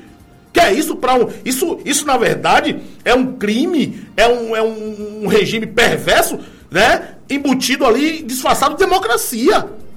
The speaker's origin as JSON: {"language": "Portuguese", "country": "Brazil", "said": "nós somos brasileiros, somos resilientes e vamos discutir toda a vida, com toda a força"}